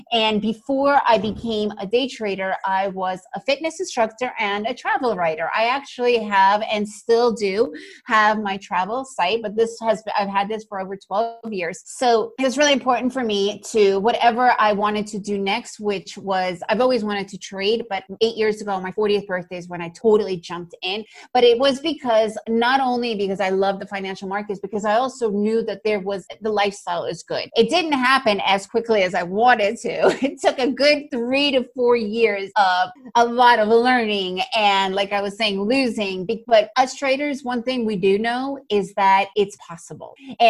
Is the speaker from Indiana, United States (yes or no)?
no; New York, United States; also born or lived in Costa Rica; now in Guatemala; However, I was raised, pretty much spent the majority of my life in the United States. I was raised in New York. So English is really my real language.